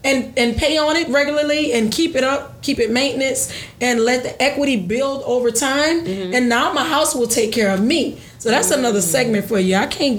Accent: Houma, Louisiana, United States; accent: Louisiana; So I'm from a small town called Houma, Louisiana, right by New Orleans.

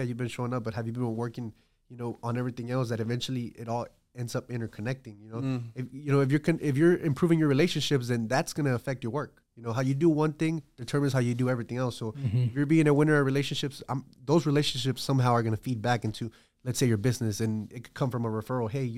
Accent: Fort Worth, Texas, United States; I'm local from Fort Worth, you know, city next to Dallas.

